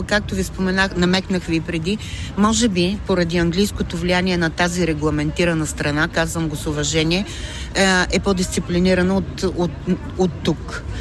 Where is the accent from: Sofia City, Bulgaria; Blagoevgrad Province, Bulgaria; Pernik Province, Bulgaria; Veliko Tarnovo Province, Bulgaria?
Veliko Tarnovo Province, Bulgaria; Veliko Tarnovo; защото двете столици са центрове на моята личност, родния ми град е Велико Търново